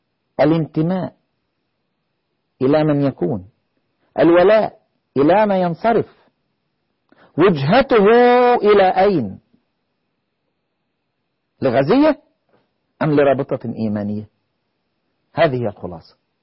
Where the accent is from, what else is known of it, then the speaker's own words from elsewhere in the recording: Egypt; born there; حين ولدت في مصر وقيدت من مواليدها